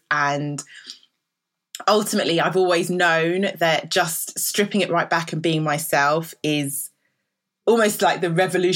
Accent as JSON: {"language": "English", "region": "London", "country": "United Kingdom", "tie": "born or raised there", "said": "I grew up in West London, kind of Northwest London, which is really, really diverse."}